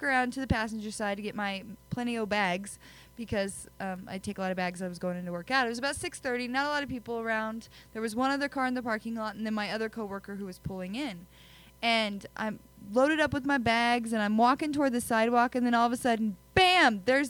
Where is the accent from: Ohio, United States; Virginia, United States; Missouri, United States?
Missouri, United States; I'm from Missouri. I grew up seeing raccoons and possums.